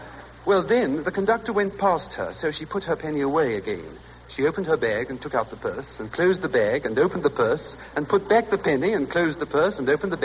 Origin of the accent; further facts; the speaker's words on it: London, United Kingdom; moved away as an adult; Oh, I'm a Londoner, Major Burrows. I came over here about 2 weeks ago.